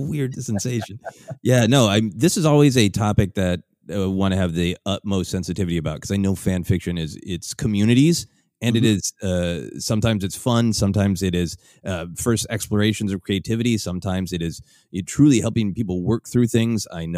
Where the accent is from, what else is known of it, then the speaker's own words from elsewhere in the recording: Minneapolis, Minnesota, United States; the convention that I've long performed at in my hometown of Minneapolis.